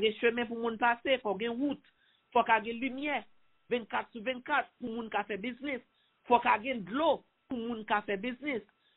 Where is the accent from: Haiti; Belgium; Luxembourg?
Haiti; Donc nous camper en tant qu'Haïtien, nous fiers.